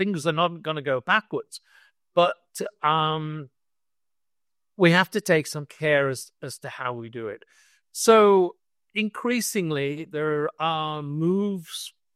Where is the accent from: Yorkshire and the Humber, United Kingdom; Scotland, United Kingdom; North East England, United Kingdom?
Yorkshire and the Humber, United Kingdom; I grew up in the West Yorkshire, the West Riding of Yorkshire, which was the heart of the Industrial Revolution.